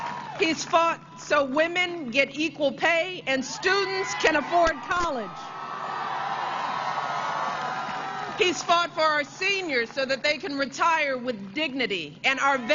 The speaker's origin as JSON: {"language": "English", "country": "United States", "said": "but as a voter, as an American."}